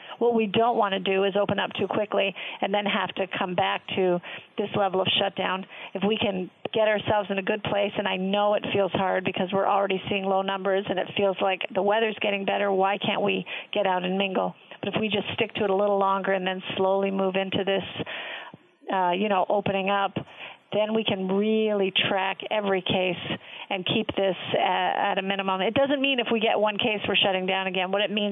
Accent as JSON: {"language": "English", "town": "Prince Rupert", "region": "British Columbia", "country": "Canada", "lives_now": "United States", "said": "I'm from British Columbia originally, and my family mm-hmm. is in a small town, Prince Rupert, British Columbia up there."}